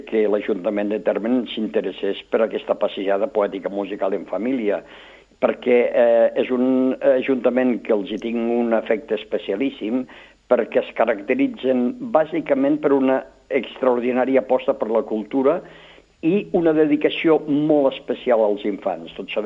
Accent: Peramola, Catalonia, Spain; jo sóc fill de Peramola

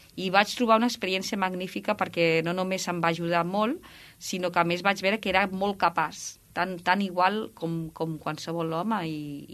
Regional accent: Balaguer, Catalonia, Spain

